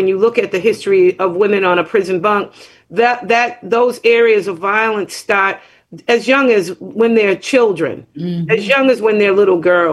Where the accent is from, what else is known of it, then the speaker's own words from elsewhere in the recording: United States; And, you know, I'm from here. I was born and raised here. I'm an American.